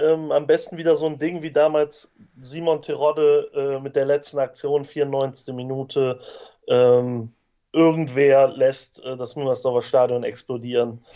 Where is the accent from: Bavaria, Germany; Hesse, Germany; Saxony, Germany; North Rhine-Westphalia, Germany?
North Rhine-Westphalia, Germany; Cologne; muss man ehrlich eingestehen als Kölner.